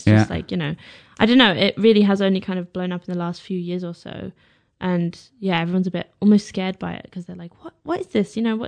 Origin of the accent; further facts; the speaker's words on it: London, United Kingdom; Well, we've been on tour around Europe, but I come from London.